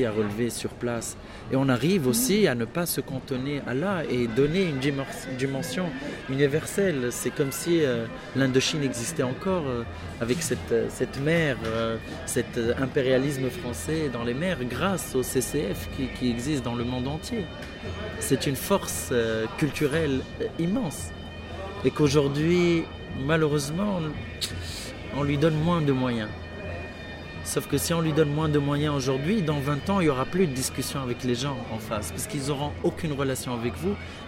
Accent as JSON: {"language": "French", "country": "Tunisia", "said": "on n'est pas là en tant que Tunisien, on est là en tant qu'artiste."}